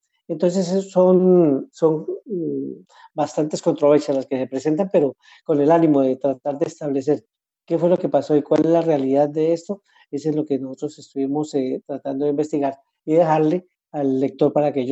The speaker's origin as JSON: {"language": "Spanish", "country": "Colombia", "said": "Yo pues soy colombiano, mi abuelo es de origen español"}